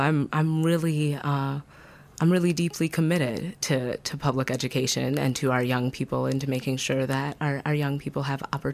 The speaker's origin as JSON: {"language": "English", "town": "Madison", "region": "Wisconsin", "country": "United States", "tie": "born or raised there", "said": "I'm running for school board seat 6. Make sure to vote on April 4th. I was born and raised in Madison. I have worked in the Madison Public School District since I was 19 years old."}